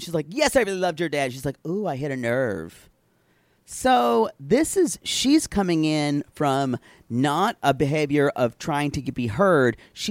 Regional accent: the South, United States; accent: Southern; Men here have liked my Southern accent.

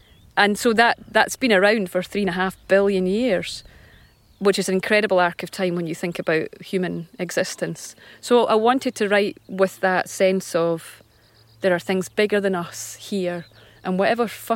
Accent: Scotland, United Kingdom; there's something about the fact of that that pains me as a Scottish person

